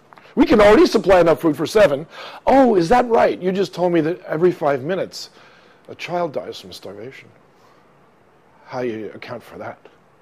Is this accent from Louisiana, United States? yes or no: yes; New Orleans, Louisiana, United States; I'm from New Orleans.